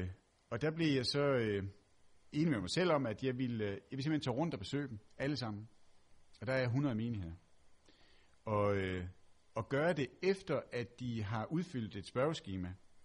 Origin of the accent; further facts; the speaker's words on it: Region of Southern Denmark, Denmark; accent: Funen dialect; also born or lived in Aarhus; selvom jeg er fynbo og taler sproget dernede